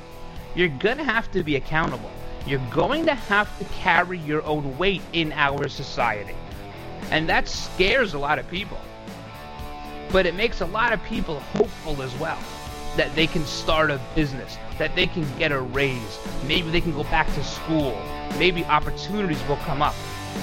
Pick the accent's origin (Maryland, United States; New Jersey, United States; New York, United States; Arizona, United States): New York, United States; I'm a New Yorker through and through, if you couldn't tell by listening to me